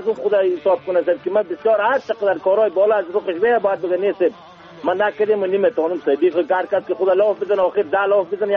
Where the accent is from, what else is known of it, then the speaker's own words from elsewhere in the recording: Bamyan, Afghanistan; من خودی من از بامیان هستم و